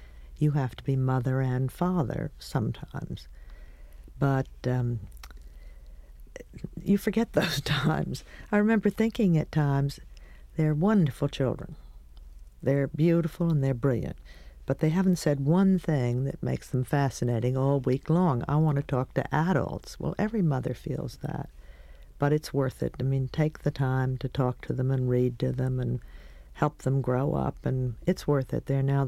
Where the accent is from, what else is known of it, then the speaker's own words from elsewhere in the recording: Rye, New York, United States; Well, I grew up in Rye, New York. I had a wonderful mother and father and two brothers and one sister. It was a town of 8,000 people, and it was a wonderful little town.